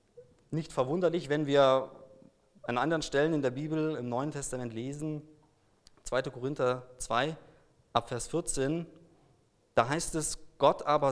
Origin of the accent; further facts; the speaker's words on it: Germany; accent: German; ich habe einen gewissen deutschen Akzent